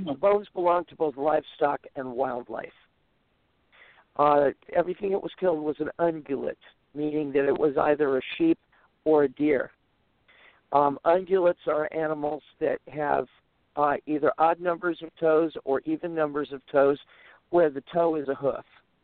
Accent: Scotland, United Kingdom; Anyway, I'm Scottish myself.

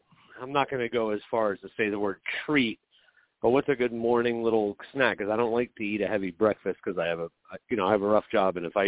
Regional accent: New Jersey, United States; you know, I'm from New Jersey, so I don't know if you know the New Jersey area

